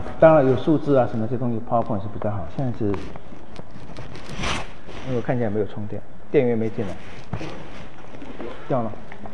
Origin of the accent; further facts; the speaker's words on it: Taiwan; 我台湾长大了